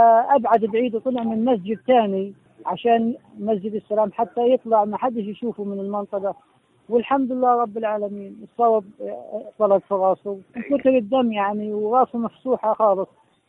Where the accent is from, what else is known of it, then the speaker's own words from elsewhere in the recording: Gaza, Gaza Strip, Palestine; فالطفل اليوم عندنا في غزة أبو 8 سنين واعي عن أكثر من 40 سنة